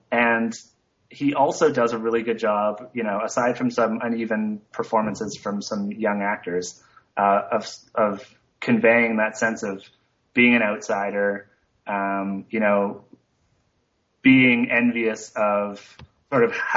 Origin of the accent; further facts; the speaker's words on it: Nova Scotia, Canada; growing up in Nova Scotia, which is very close to Maine